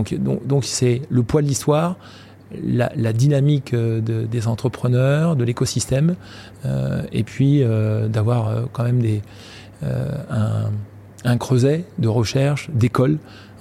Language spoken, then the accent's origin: French; Rennes, Brittany, France; en tant que Breton, Rennais, créant de l'emploi à Rennes